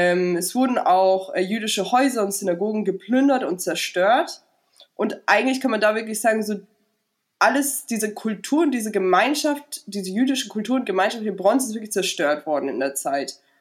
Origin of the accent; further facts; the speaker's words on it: Germany; Und ich als Deutsche darf da durchgehen